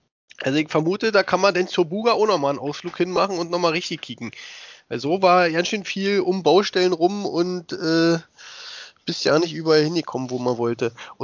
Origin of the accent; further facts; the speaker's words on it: Berlin, Germany; als Berliner ist ja Stadt auch immer relativ